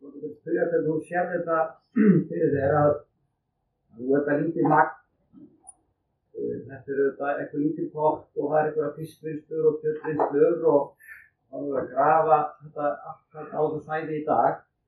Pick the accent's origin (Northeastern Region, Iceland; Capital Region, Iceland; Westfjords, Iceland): Northeastern Region, Iceland; Þórshöfn; Ég kem frá Þórshöfn